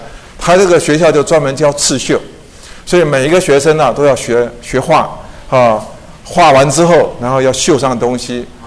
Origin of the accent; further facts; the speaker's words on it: Taiwan; 毯子啊比我们台湾人呢、啊、用的多，因为台湾气候潮湿啊